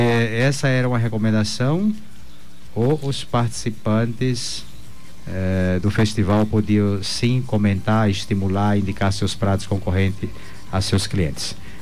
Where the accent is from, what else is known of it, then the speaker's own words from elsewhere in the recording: Bahia, Brazil; Olha, aqui eu morei, eu sou baiano, né?